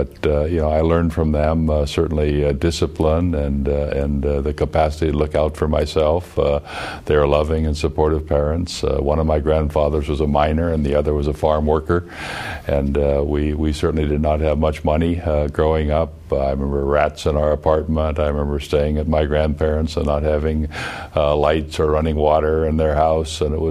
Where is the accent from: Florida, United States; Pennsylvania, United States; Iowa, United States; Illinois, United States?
Illinois, United States; Galena; also born or lived in Madison, Wisconsin; I was born in Wisconsin, in Madison, but I was raised in Galena, Illinois, an old mining town on the Mississippi River.